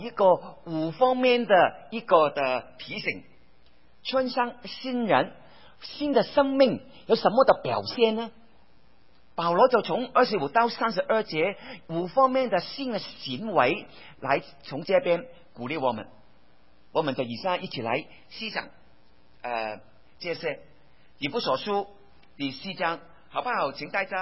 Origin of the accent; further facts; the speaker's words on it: Hong Kong; 我小时候在香港长大的时候